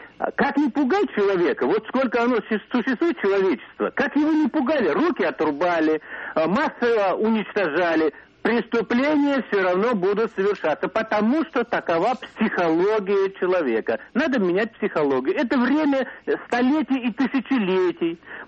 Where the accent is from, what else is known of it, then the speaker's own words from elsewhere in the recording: Moscow, Russia; я из Москвы.